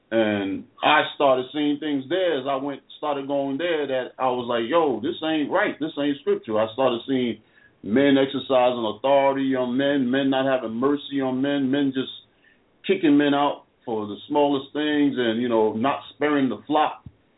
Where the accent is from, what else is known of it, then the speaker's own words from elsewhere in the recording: New York, United States; from a brother that I knew in the Bronx as I was raised in New York. And when I first started going to the church, I stay in Connecticut now